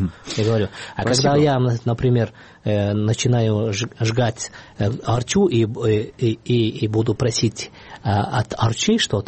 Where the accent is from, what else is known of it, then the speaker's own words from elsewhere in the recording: Kyrgyzstan; Я кыргыз, ага. Поэтому я должен, я обязан даже носить колпак. И я ношу здесь, в Кыргызстане